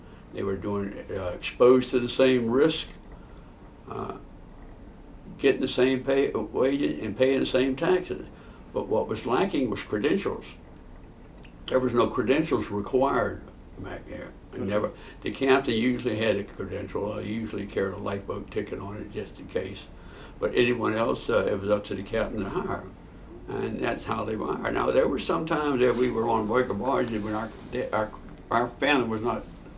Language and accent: English; North Carolina, United States; I'm from North Carolina. I started working on barges, I guess, back in 1942 at 10 years old.